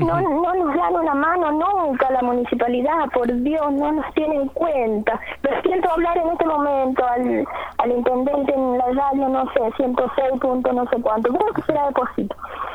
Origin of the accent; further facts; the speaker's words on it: Pocito, San Juan, Argentina; yo soy de Pocito y quisiera morirme acá